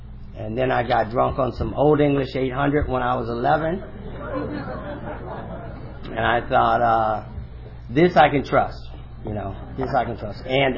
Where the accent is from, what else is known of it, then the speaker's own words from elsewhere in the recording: Pasadena, California, United States; I am from Pasadena. My home group is the Rose City Speakers.